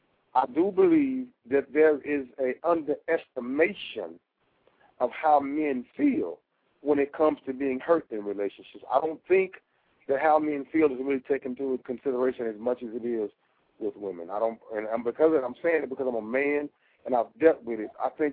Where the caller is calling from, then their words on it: Tulsa, Oklahoma, United States; I'm calling from Tulsa, Oklahoma.